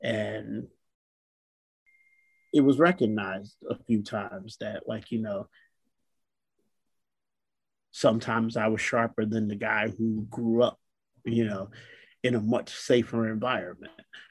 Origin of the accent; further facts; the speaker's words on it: Newark, New Jersey, United States; I grew up in what was Stella Wright Projects. I grew up on Prince Street in Newark.